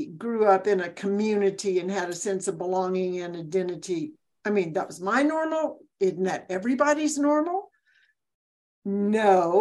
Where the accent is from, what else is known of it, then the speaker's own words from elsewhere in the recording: Mississippi, United States; also born or lived in Alabama / Georgia / Florida; now in North Carolina, United States; So I tell people that I'm from South America because I was born and raised in Mississippi. I've lived in Alabama, two places in Georgia, and two places in Florida.